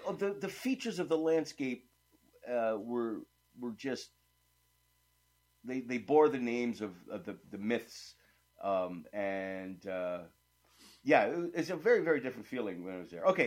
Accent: United States; But as an American, to me, it's like, oh, yeah, of course. I mow my lawn and you mow your lawn.

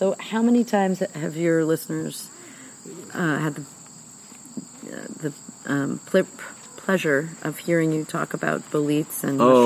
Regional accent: Manhattan, New York, United States; also born or lived in Brooklyn; I did grow up in Manhattan, so I'm a New Yorker.

